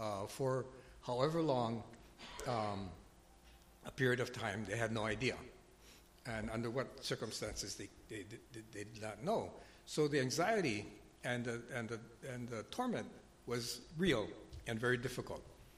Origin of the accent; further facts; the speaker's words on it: Hawaii, United States; So I'm from Hawaii, so this is very personal to me. But so if you follow politics in my state, the 50th state in the Union